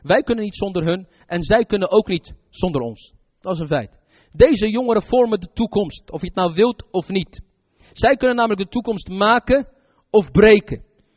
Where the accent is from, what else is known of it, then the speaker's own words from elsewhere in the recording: Morocco; Zelfs ik als Marokkaan zijnde, stel je voor als ik een bedrijf zou hebben